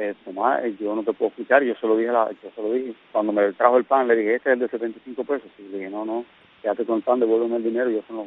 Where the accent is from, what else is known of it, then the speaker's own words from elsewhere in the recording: Río Blanco, Cuba; eso es un crimen lo que tienen con la gente de mi pueblo, de aquí de Río Blanco.